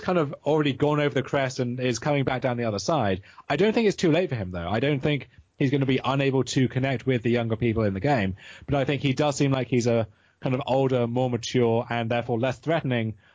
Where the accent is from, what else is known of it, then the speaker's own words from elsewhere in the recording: the South, United States; I grew up in the South.